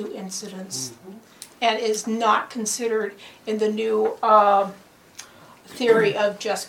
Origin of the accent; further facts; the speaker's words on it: Pilot Hill, California, United States; I am from Pilot Hill.